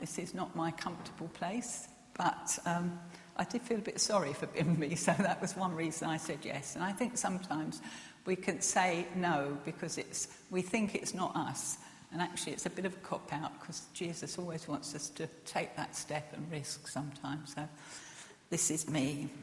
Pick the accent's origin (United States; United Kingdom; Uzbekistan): United Kingdom; Putney, London; I grew up in Putney in southwest London.